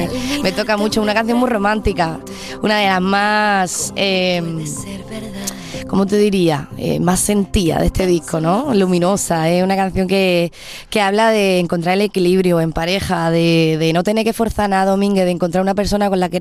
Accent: Huelva, Andalusia, Spain; que soy de Huelva.

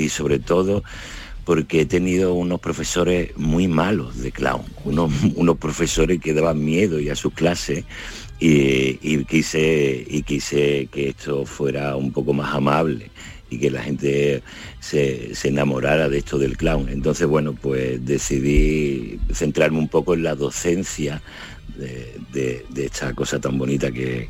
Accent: Jerez, Andalusia, Spain; yo que soy de Jerez y que he visto al Yuyu desde que era chico

